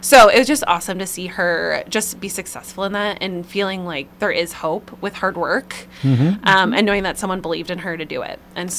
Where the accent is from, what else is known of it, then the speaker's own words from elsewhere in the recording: Red Wing, Minnesota, United States; From good old Red Wing, Minnesota.